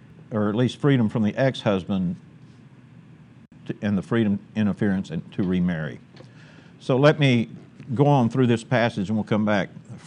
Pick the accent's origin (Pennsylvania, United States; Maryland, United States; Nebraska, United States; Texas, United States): Texas, United States; I've thrown enough dirt clods in my life because I'm from East Texas